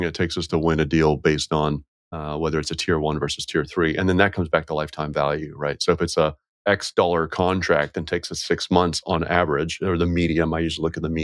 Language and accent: English; Boston, Massachusetts, United States; when I grew up, we loved conflict. I grew up in Boston.